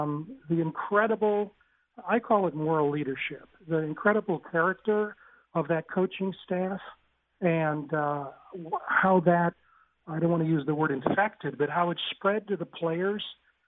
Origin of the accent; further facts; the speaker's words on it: Batavia, New York, United States; I wrote for the local paper when I was growing up in Batavia, New York